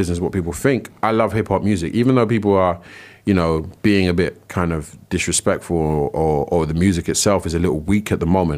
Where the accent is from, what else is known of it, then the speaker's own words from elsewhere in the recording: Brixton, London, United Kingdom; Growing up in Brixton, that is very important.